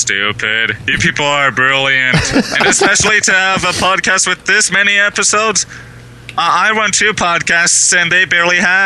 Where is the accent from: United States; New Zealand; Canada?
Canada; Ontario; I am from Southwestern Ontario, Canada.